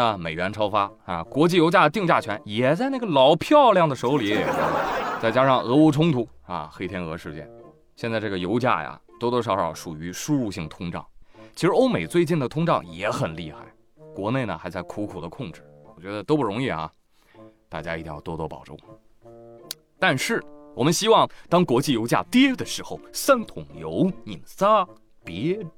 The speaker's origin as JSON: {"language": "Chinese", "town": "Nujiang", "region": "Yunnan", "country": "China", "said": "我是云南的，云南怒江的。"}